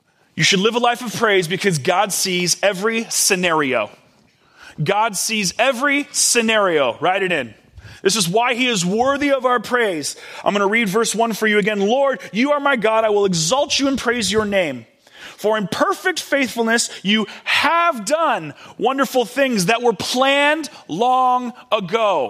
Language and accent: English; California, United States; I grew up out in the Bay Area in a really affluent community.